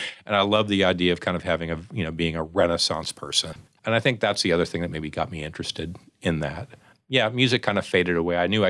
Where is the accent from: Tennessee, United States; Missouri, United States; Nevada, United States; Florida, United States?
Missouri, United States; St. Louis; I lived in St. Louis. I'm from St. Louis. But lived in the suburbs, so I love the opportunity to go downtown with my family.